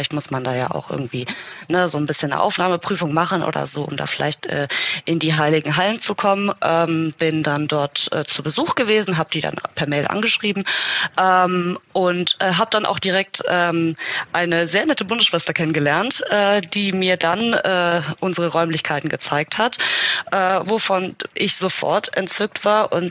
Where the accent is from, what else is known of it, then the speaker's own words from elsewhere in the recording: Braunschweig, Lower Saxony, Germany; Ich bin 25 Jahre alt, geboren und aufgewachsen in Braunschweig.